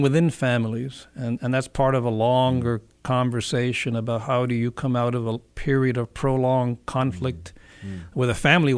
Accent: Miami, Florida, United States; also born or lived in Washington, D.C. area; I was born and raised in Miami. My family came from Cuba after the communist takeover, and in the 90s, I kind of went to live in the greater D.C. metro area.

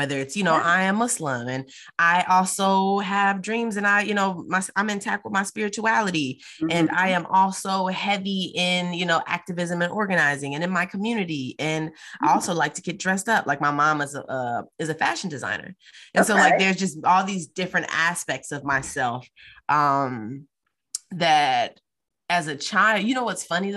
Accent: St. Louis, Missouri, United States; So like I said before, you know, I grew up in St. Louis, Missouri, the home of … No, just, I grew up in St. Louis, Missouri.

